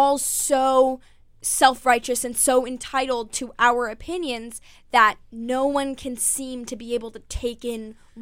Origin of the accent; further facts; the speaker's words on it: New York, United States; I'm growing up in New York